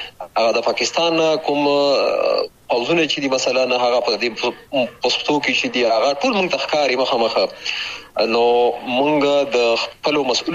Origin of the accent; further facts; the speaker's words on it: Chamkani, Paktia, Afghanistan; د ګران هیواد افغانستان پکتیا ولایت ختیځ ولسوالۍ څمکنۍ کې دنیا ته سترګې غړولې دي.